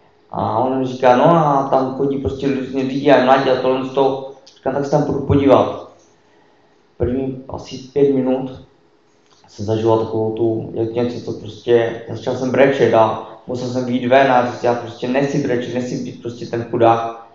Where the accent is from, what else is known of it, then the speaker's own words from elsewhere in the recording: Karviná, Moravian-Silesian Region, Czechia; 3 let, pocházím z Karviné. Rodil jsem se do nevěřící rodiny